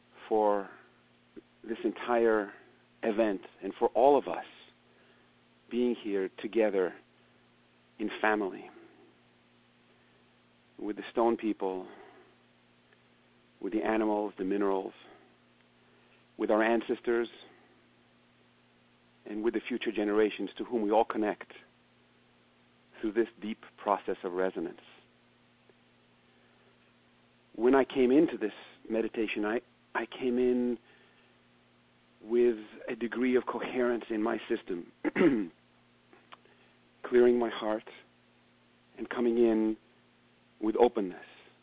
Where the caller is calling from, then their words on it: California, United States; Hi, I'm calling from Northern California